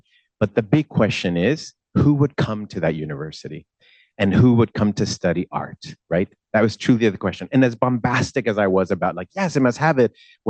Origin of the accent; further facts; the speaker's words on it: Mexico; moved away as an adult; now in United States; I myself, in the US, was an international student. I was raised in Mexico. I came from Mexico to the US to study in college.